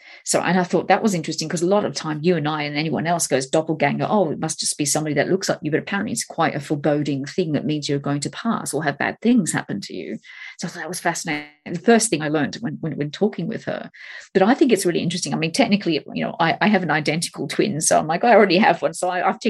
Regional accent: Australia; I came from Australia.

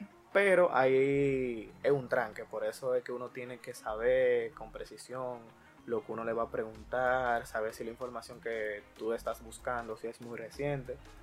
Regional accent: Dominican Republic; como buen dominicano, un palo

